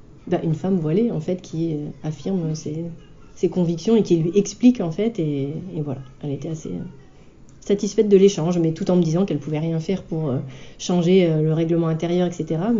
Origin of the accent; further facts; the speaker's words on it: France; moi je suis convertie, que j'ai une, voilà, je suis française d'origine, française de souche, que du coup j'ai pas de, dans ma famille, de personnes qui pratiquent la religion